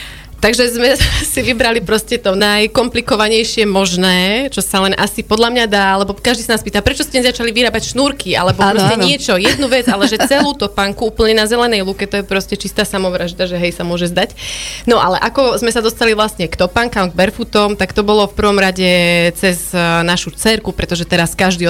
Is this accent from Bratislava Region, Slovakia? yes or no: no; Prievidza, Trenčín Region, Slovakia; moved away as an adult; Vlastne ja pochádzam z Prievidze, tam som chodila na gymnázium, základnú školu. A potom som sa teda vybrala na vysokú školu do Prahy